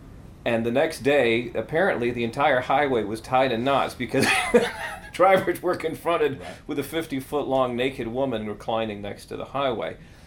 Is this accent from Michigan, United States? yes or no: yes; Detroit, Michigan, United States; Years ago in Detroit, my hometown, on the highway, I-94 leading from the highway, there was this huge billboard